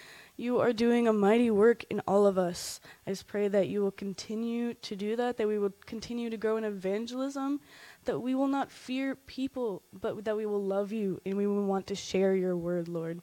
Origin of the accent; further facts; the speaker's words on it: Massachusetts, United States; As Evan said, I'm from Massachusetts